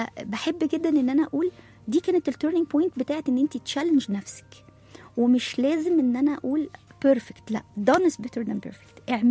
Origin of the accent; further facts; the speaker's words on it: Egypt; وطبعا احنا كمصريين، انا مش كلنا بنجيد اللغه العربيه الفصحى